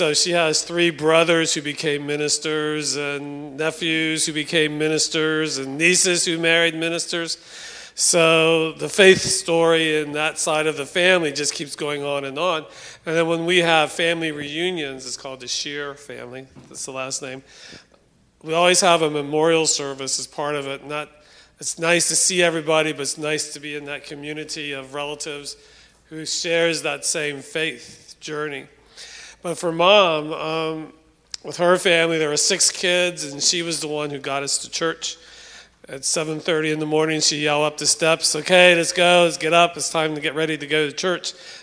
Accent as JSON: {"language": "English", "region": "Pennsylvania", "country": "United States", "said": "We're from South Central Pennsylvania, rural Pennsylvania, Pennsylvania Dutch."}